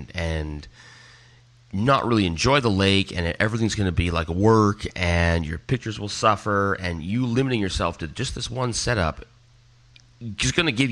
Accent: Vancouver, British Columbia, Canada; moved away as an adult; now in Germany; Now, I also felt the same way, being, you know, born and raised in Vancouver and whatnot, and now that I've moved here to Germany, it's a little more rural

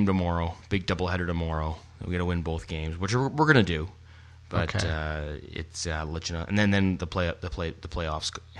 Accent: Canada; Fortunately, we're from Canada, so we play hockey

